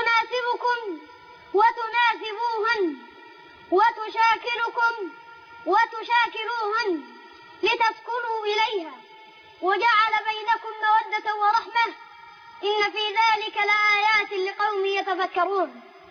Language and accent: Arabic; Luxor, Luxor Governorate, Egypt; أنا من الأقصر